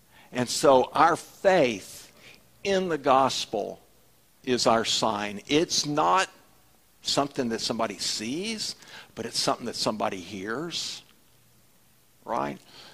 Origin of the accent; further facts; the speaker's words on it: Texas, United States; We know, hey, I'm from Texas, he's from New York, we do things different, okay?